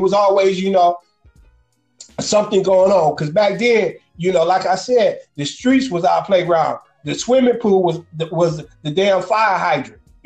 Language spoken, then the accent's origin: English; New York, United States; it didn't matter if I came from the West Side, New York, and then came out there. But it was just not just Southwest Detroit.